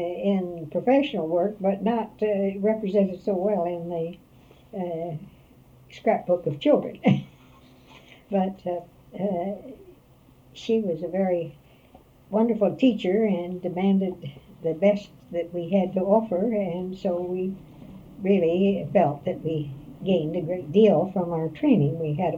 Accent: Wabash, Indiana, United States; I was born in Indiana and lived there in Wabash until I graduated from high school.

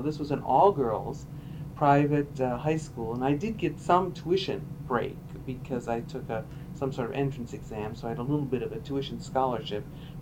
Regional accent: Buffalo, New York, United States; I was born in Buffalo, New York in September 1948. I was an only child. My parents both were from Polish heritage, so I actually grew up in a strongly ethnic neighborhood in Buffalo, hard-working Polish neighborhood

